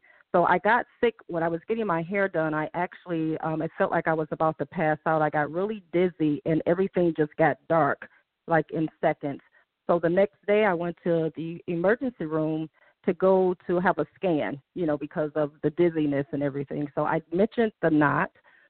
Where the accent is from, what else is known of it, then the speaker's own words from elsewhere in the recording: Detroit, Michigan, United States; I'm sorry, I'm from Detroit.